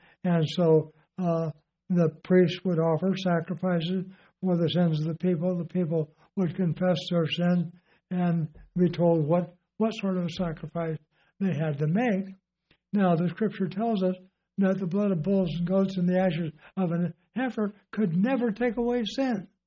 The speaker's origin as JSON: {"language": "English", "town": "Compton", "region": "California", "country": "United States", "tie": "born or raised there", "said": "I grew up in Compton, California. The Pacific Electric tracks went right past our house."}